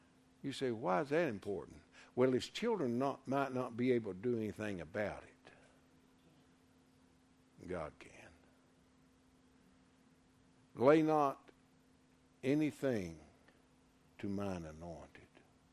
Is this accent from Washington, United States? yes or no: no; Erwin, Tennessee, United States; I mean, I grew up in Irwin.